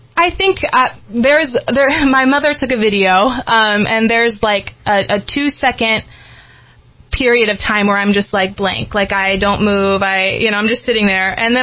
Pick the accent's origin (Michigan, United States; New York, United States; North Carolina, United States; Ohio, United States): Ohio, United States; Versailles; Born and raised in Versailles.